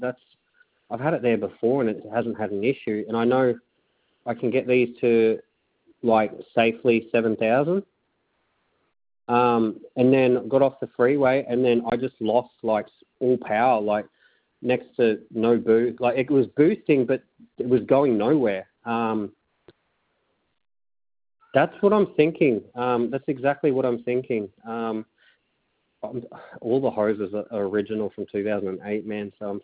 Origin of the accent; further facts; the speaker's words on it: Queensland, Australia; I'm a Queenslander.